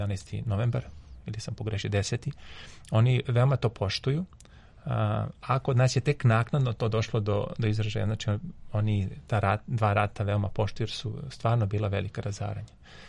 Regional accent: Inđija, Vojvodina, Serbia; ja sam rodom iz Indije, tu se dosta vozilo bicikla, naročito u vremenu mog detinjstva, otac i majka. A onda kad sam otišao u Belgiju

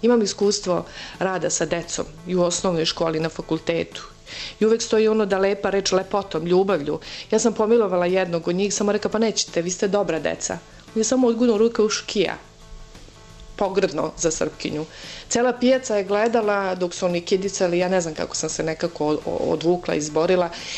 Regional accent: Pristina, Kosovo; moved away; Mi smo iz Prištine prognani.

